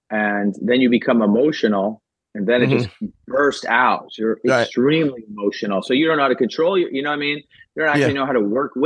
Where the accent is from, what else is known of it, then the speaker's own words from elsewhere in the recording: Medellin, Antioquia, Colombia; I'm Colombian. I'm from not Bogota. I'm from Medellin. Like it's a different place.